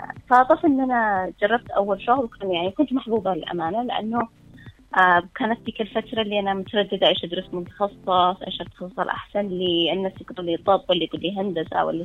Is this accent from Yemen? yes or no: yes; Sanaa, Amanat Al Asimah, Yemen; now in Aden, Yemen; أول ما جيت عدن هي كانت فترة شوية صعبة في البداية, خاصة أنا جيت من صنعاء وهنا كانت شوية حساسية.